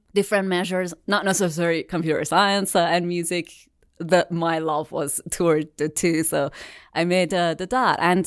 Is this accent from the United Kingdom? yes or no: no; Isfahan, Iran; English is a second language; moved away as an adult; now in United States